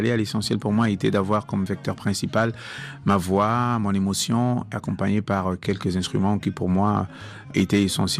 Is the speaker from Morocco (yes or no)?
no; Cameroon; first language Bassa; French is a second language; chanter en bassa parce que c'est ma première langue, c'est la langue de ma construction mémorielle de base.